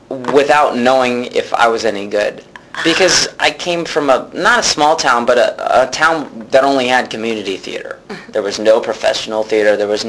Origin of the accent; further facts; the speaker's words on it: Texas, United States; In Austin, it's this huge honor.